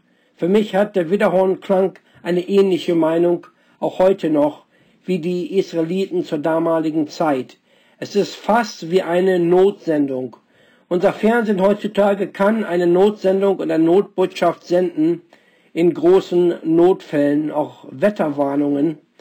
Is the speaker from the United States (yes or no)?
yes; Texas, United States; Ich bin in Texas aufgewachsen und Tornados und Tornado-Warnungen waren Teil unseres Lebens.